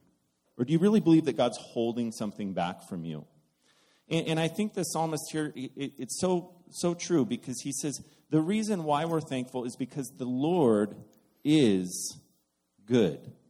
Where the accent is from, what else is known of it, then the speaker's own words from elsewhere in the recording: Carson City, Nevada, United States; Like Louis said, I'm originally from Carson City, Nevada, and for some reason, Louis kind of looked at a punk 18-year-old kid with very bad intentions